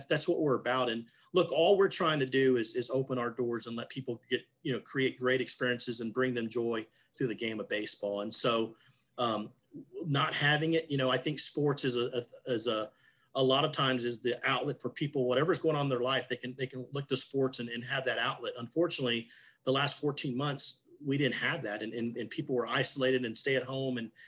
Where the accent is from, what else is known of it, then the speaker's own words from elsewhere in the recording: Humble, Texas, United States; I grew up in Humble, which is about 20 miles north of Houston.